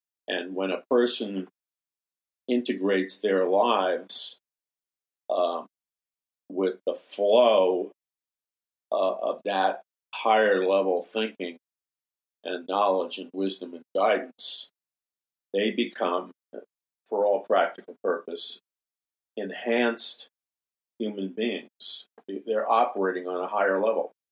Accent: Queens, New York, United States; But my best friend growing up in Jackson Heights, Queens, was a guy and his two brothers.

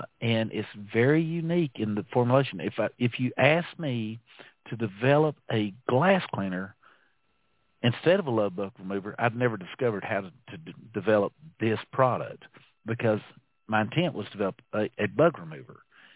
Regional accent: Dalton, Georgia, United States; being that I'm from Dalton, which is the carpet capital of the world

